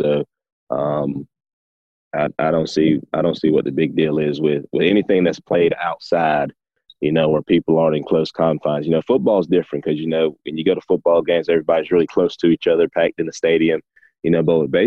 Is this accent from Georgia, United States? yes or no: yes; Tifton, Georgia, United States; You know, PJ Horn is a Tifton product. You know, he's from my hometown, Tiff County, and I watched them win a state championship at Tiff County.